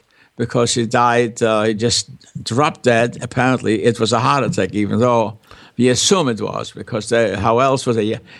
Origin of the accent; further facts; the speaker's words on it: Lublin Voivodeship, Poland; I did that trip myself from my hometown to the next by train to the large town on the way to Robin was Lublin.